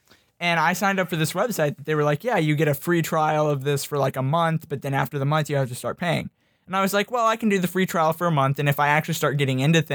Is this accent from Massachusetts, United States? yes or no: no; Indiana, United States; And I was like, you know, I'm from Indiana, so I could go up to, like, Chicago. I could go over to Cincinnati, Ohio